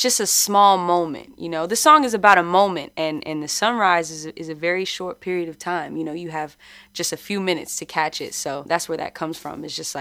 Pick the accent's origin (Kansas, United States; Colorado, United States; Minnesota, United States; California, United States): California, United States; Vallejo; When I think about the Bay Area, I think about being home in downtown Vallejo and seeing all the candy paint cars.